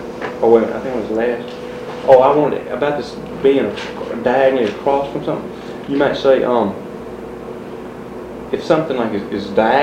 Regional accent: Suwanee, Georgia, United States; No, I'm from Swanee, Georgia, which is as small as DeSoto

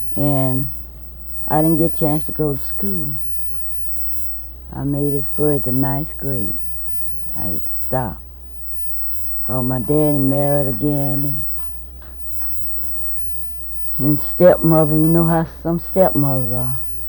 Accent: United States; born there; I was born in Sumter County.

